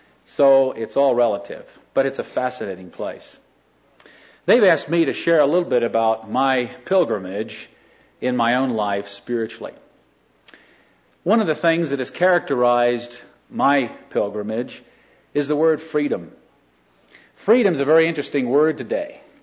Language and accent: English; East Coast, United States; also born or lived in Austria / Germany; We grew up on the East Coast, my wife and I, and we just spent 11 years living over in Europe. We had a hardship assignment with the navigators, 4 years in Vienna, Austria, and then 7 years on the Rhine River in Germany.